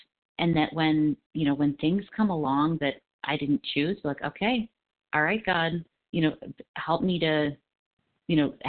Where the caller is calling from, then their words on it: Colorado, United States; I am calling from Colorado.